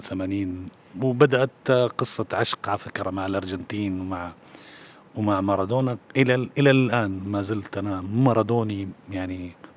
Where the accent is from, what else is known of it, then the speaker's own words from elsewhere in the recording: Amman, Amman Governorate, Jordan; أنا من عمان، من نفس عمان.